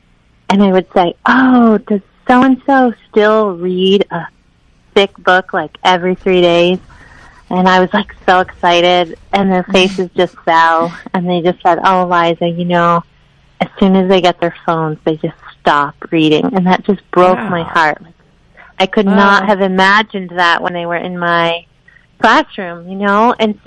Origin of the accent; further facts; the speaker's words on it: Richmond, Vermont, United States; I grew up in Richmond, Vermont, and then went to college in Massachusetts and had some great adventures out west after that, and then knew I really wanted to come back to Vermont